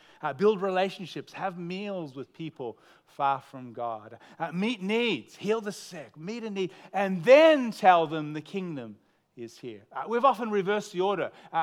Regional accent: Melbourne, Victoria, Australia; We said, hey, we're from Melbourne.

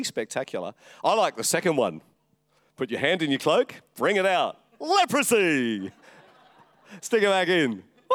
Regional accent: London, United Kingdom; born there; I was born in London.

